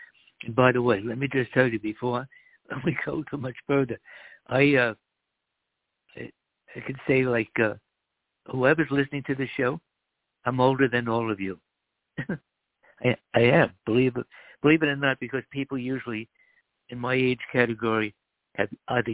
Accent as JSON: {"language": "English", "town": "Miami", "region": "Florida", "country": "United States", "said": "I do a lot of Latin dancing back home in Miami."}